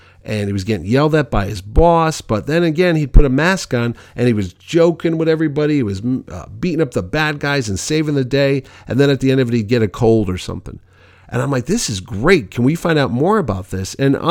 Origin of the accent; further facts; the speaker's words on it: Connecticut, United States; I grew up here in Connecticut, and in, you know, about 90 minutes away was a magical place called New York City.